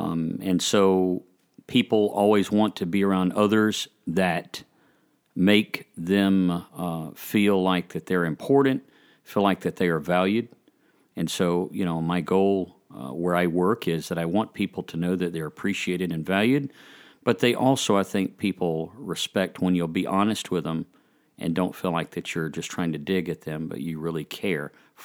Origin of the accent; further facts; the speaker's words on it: Atlanta, Georgia, United States; now in Lawrenceville, United States; I was born in Atlanta and have been in Georgia all of my life.